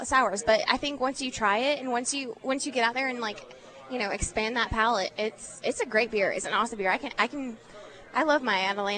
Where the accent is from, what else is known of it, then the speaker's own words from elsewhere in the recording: Lynbrook, New York, United States; I'm from New York.